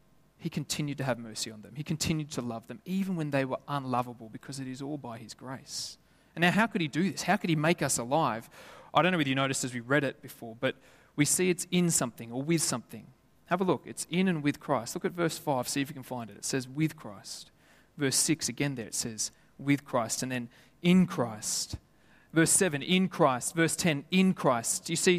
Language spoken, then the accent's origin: English; Lithgow, New South Wales, Australia; Lithgow, where my hometown's from, there was fires in my street.